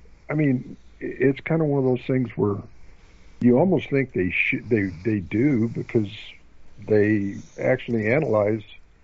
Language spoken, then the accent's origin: English; San Diego, California, United States; Now, I'm a SeaWorld advocate. I was raised in San Diego.